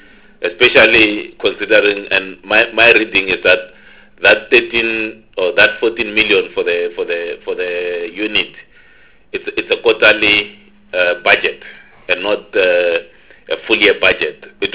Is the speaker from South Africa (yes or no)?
yes; Limpopo, South Africa; I'm from Limpopo myself.